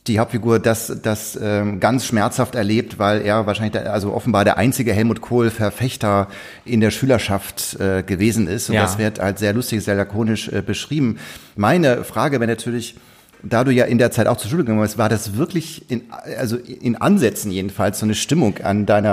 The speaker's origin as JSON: {"language": "German", "region": "Schleswig-Holstein", "country": "Germany", "tie": "born or raised there", "said": "Also ich bin ja in Schleswig-Holstein aufgewachsen."}